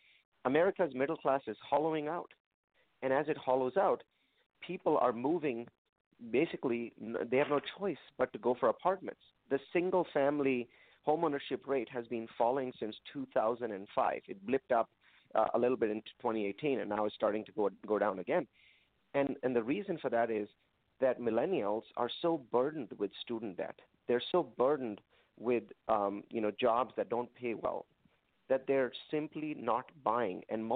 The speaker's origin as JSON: {"language": "English", "region": "California", "country": "United States", "said": "You know, I'm from California. Wow. I'm from Silicon Valley."}